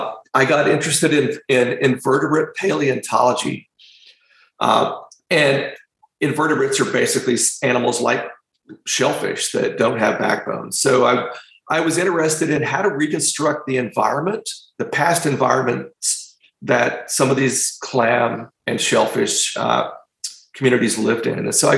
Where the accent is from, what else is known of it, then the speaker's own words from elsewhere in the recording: Houston, Texas, United States; I grew up in Texas. Geology is a big deal. I grew up in Houston. It was all about the oil industry.